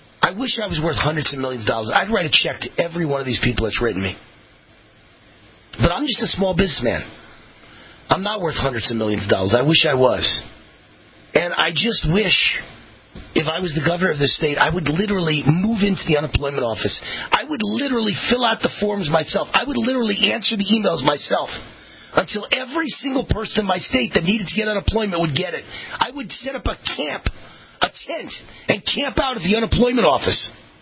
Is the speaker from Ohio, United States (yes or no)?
yes; Youngstown, Ohio, United States; I'm originally from Youngstown, Ohio, a city 65 miles south of Cleveland.